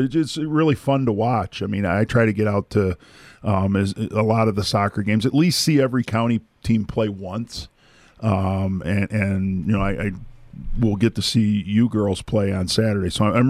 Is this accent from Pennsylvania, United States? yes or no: no; Detroit, Michigan, United States; Where I grew up in Metro Detroit area.